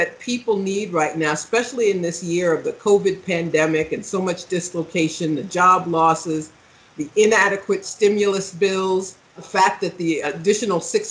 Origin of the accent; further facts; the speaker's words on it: Ohio, United States; born there; My home state of place where I was born, Ohio